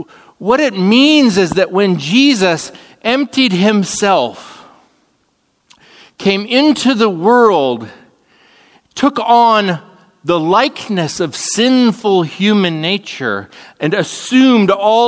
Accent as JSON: {"language": "English", "country": "Canada", "said": "I was telling him, you know, I come from Canada"}